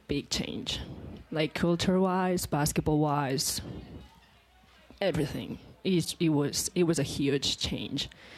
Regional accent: Catalonia, Spain; first language Catalan; English is a second language; There's like a dialogue where I'm from. I'm from Catalonia, Spain, so we speak Catalan. Not a lot of people knows what that is, but yes, we have a different dialogue. Everywhere else in Spain speaks Spanish. We don't.

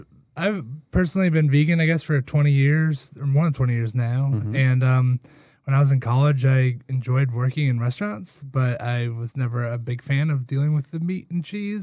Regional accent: Noblesville, Indiana, United States; also born or lived in Bloomington; Oh, I grew up in Noblesville, then I moved to Bloomington, and then I moved back up in Indianapolis in like 2004.

